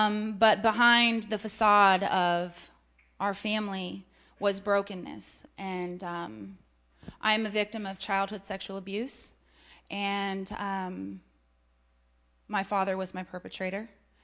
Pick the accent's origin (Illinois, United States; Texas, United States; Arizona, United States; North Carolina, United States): Texas, United States; Leander; I am 34 years old, and I am from Leander, Texas.